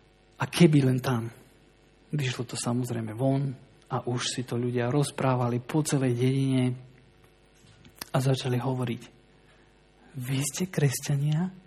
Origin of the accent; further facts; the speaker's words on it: Báčski Petrovec, Vojvodina, Serbia; Ďalší príbeh sa udial v mojom rodnom meste, Bátskom Petrovci. A v tom zbore, kde som vyrastal